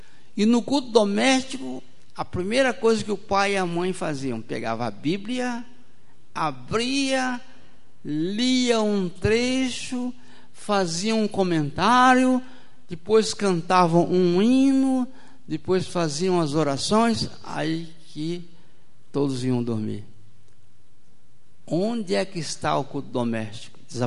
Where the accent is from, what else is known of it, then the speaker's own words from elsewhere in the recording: Espírito Santo, Brazil; Tem algum capixaba por aqui? Eu sou capixaba.